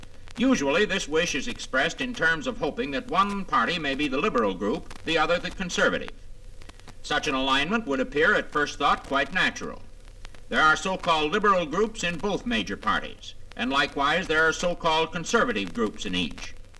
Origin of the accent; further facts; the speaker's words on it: United States; I am not a communist. I am an American.